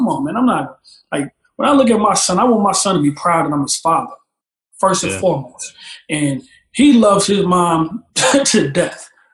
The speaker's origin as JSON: {"language": "English", "town": "Rochester", "region": "New York", "country": "United States", "also_born_or_lived": "Brooklyn", "said": "I'm from Rochester, New York. So I'm like an hour and a half from Buffalo."}